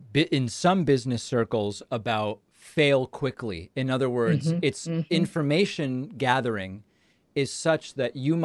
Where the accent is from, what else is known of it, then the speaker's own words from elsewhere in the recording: Argentina; I'm from Argentina, and I thought, there's some demand for this.